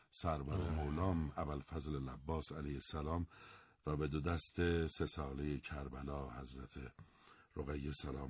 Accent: Iran; بعد فهمید من ایرانی هستم

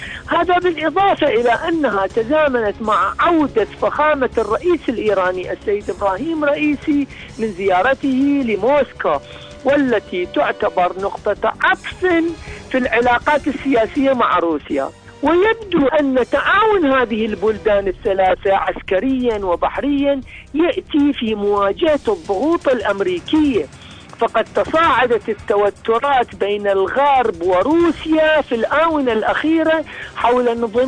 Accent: Iraq; من العراق

